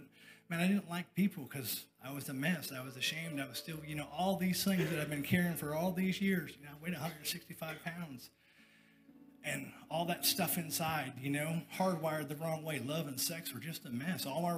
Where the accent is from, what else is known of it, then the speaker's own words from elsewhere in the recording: Ann Arbor, Michigan, United States; born there; I was born in Michigan, and Ann Arbor, go blue, nobody, sorry.